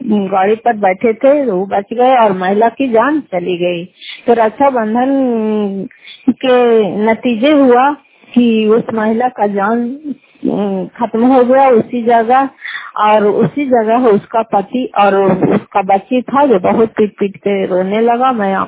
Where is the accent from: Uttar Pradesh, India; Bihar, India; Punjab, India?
Bihar, India; Fatehpur; घर फतेहपुर पंचायत मकरौता जिला नालंदा क्राय पथरा ब्लॉक की निवासी हूँ।